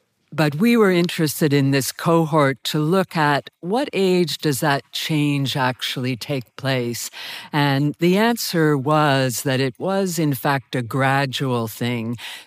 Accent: Canada; I say that as a Canadian

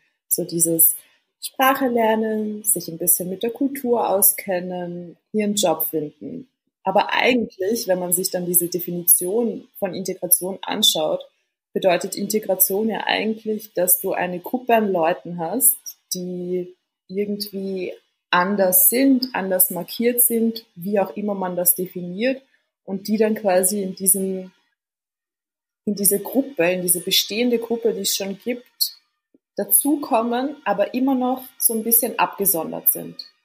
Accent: Vienna, Austria; ursprünglich kommt meine Familie aus Tunesien. Ich bin in Wien geboren und aufgewachsen. Sprich, ich bin Wienerin mit tunesischen Wurzeln oder Tunesierin mit Wiener oder österreichischen Wurzeln.

